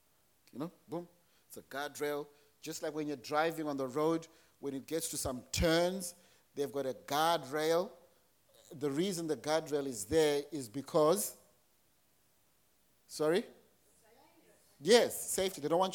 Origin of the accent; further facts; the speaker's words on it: Zimbabwe; I grew up in Zimbabwe, raised by my maternal grandparents as well as my paternal grandmother.